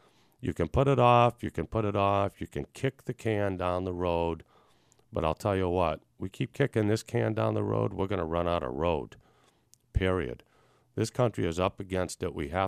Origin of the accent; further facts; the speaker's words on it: United States; As an American, I guess I'm willing to do it.